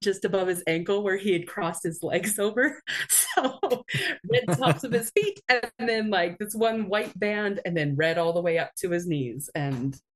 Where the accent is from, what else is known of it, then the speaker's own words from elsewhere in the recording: Charlie Lake, British Columbia, Canada; also born or lived in Johnson Creek; Oh, goodness. Yeah. Charlie Lake was a great place to grow up. I liked it a lot.